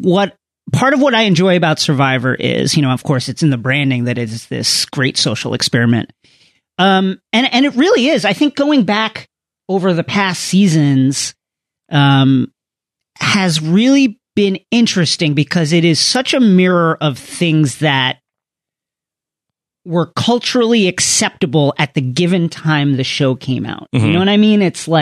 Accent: Bethpage, New York, United States; I'm from Bethpage. It's technically and legally Bethpage, but culturally it's Levittown.

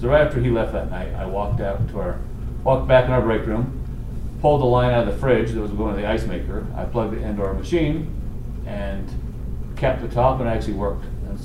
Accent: Tooele, Utah, United States; I ran out to Quality Dodge out in Tooele, my hometown, and I promised them I'd be the number one sales guy in the first 30 days

